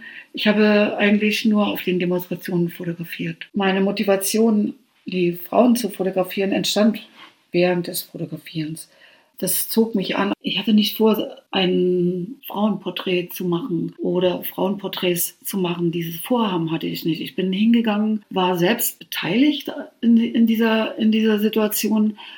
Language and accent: German; Berlin, Germany; Auch ich. Ich war Berlinerin und schaute mir an, was in diesem Land passierte.